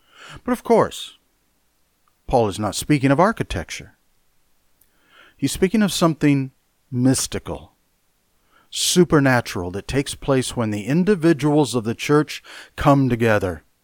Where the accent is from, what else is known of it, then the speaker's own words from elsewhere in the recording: Iowa, United States; also born or lived in California; When Linda and I moved from California back to our home state of Iowa, we didn't come as tourists, we didn't come as visitors, we came to dwell, to remain.